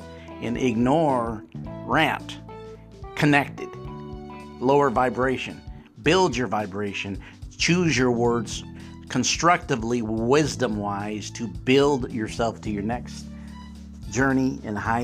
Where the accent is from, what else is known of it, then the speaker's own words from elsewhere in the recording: Southern United States, United States; accent: southern country; If I can use my southern country accent or word.